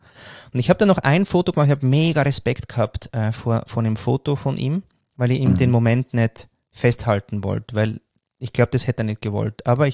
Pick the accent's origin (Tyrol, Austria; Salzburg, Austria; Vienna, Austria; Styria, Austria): Vienna, Austria; Also ich war ja ein Jahr in Wien und ich war noch nie so allein wie in dem Jahr in meiner Heimat.